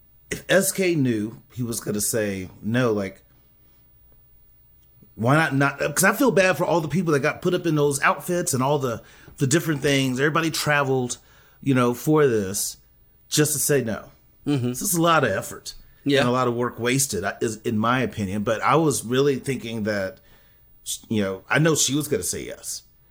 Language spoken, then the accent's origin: English; San Antonio, Texas, United States; I'm from San Antonio, and I'm not doing that.